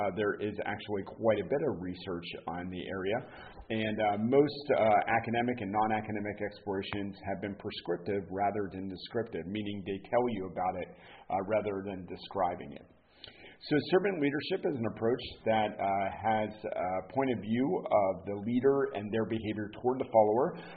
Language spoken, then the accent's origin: English; the South, United States; which I was ill prepared for because I am from the South.